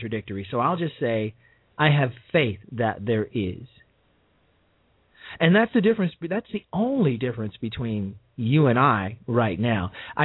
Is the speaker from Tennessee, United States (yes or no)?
no; Chicago, Illinois, United States; we had the Reverend Jesse Jackson in my hometown of Chicago